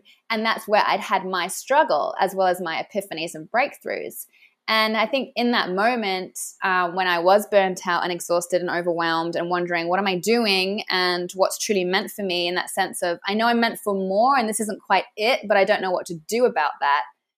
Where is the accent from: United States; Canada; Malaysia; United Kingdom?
United Kingdom; England; moved away as an adult; now in Sydney, Australia; So here I am in Australia. I'm originally English. And so I moved from London to Sydney in 2013